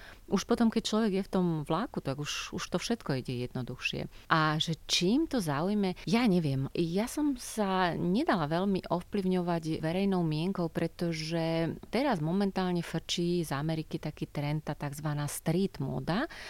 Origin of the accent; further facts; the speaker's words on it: Nová Dubnica, Trenčín Region, Slovakia; now in Bratislava, Slovakia; Ja som z Novej Dubnice pôvodom a som na to úplne hrdá.